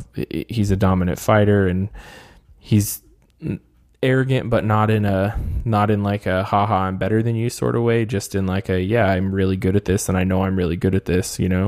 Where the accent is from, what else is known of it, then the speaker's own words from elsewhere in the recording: California, United States; I grew up in the Bay Area